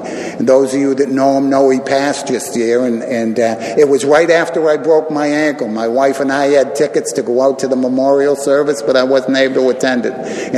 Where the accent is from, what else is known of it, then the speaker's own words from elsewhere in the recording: Quincy, Massachusetts, United States; I grew up in Quincy, Massachusetts. Two older brothers, two younger sisters.